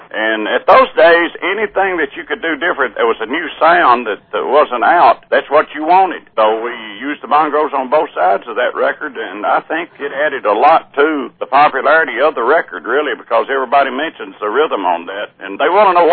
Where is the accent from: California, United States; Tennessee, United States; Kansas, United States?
Tennessee, United States; I was born in Lawrence County, Tennessee, which is a county near the Alabama border area in southern Middle Tennessee, about 80 miles south of Nashville. I've lived there all my life.